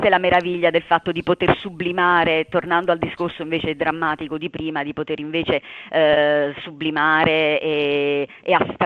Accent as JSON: {"language": "Italian", "town": "Naples", "region": "Campania", "country": "Italy", "said": "però sono napoletana. Per cui un connubio un po' bizzarro tra una rigidità e magari anche invece una certa leggerezza partenopea."}